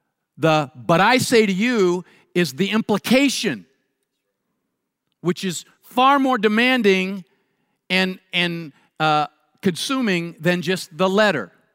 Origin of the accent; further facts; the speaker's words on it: United States; now I know I'm an American and you may not invite me to come back here again.